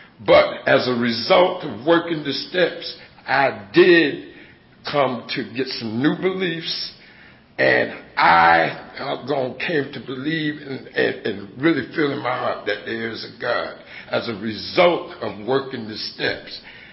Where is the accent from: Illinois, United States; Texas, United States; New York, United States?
New York, United States; New York City; I'm from New York City.